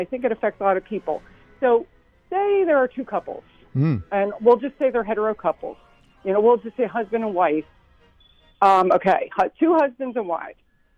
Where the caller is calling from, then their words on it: Pennsylvania, United States; I'm calling from Upper Bucks County, across the Delaware River.